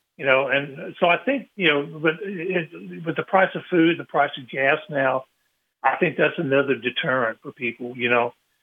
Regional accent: Frayser, Tennessee, United States; It deals with growing up in Fraser, which was a little redneck kind of lower middle class area.

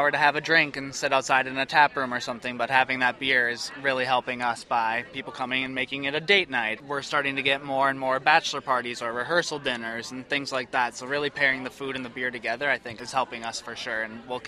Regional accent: Madison, Wisconsin, United States; I'm from Madison, so I keep an eye on stuff up there.

